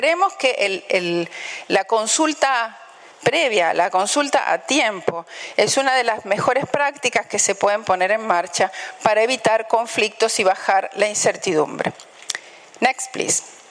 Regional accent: Argentina; pequeña localidad del norte de Argentina que se llama Berlín. Cosa que yo no sabía. No tenía idea que en mi país había una ciudad pequeña que se llamaba Berlín.

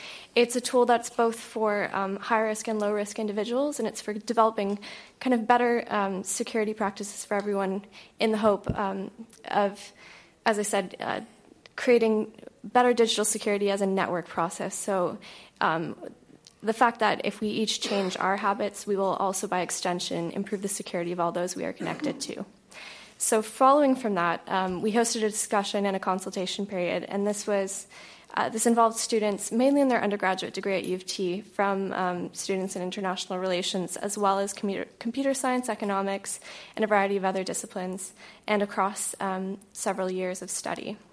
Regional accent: Waterloo, Ontario, Canada; I'm Canadian and British. I grew up in Waterloo, Ontario, which is very much one of the tech hubs of Canada.

